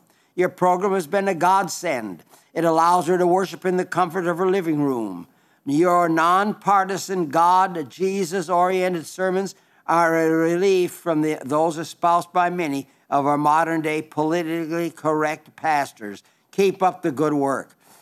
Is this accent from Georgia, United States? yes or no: no; Belle Fourche, South Dakota, United States; Belfouche, South Dakota, that is my hometown. They won't claim me, but I claim them. And that's a beautiful town.